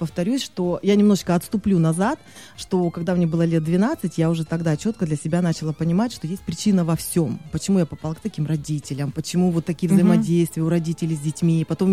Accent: Siberia, Russia; так как я из Сибири, то разница во времени достаточно большая.

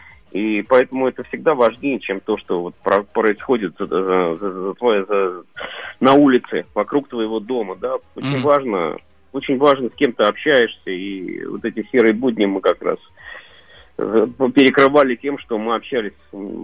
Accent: Moscow, Russia; moved away; Я живу не в Москве уже. Я как коренной москвич, я смылся из Москвы лет 10 назад. Я живу за городом.

